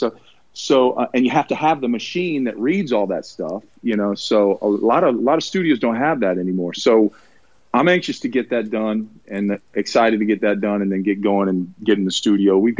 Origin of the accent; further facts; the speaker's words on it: the South, United States; we were raised in the South with some institutional racism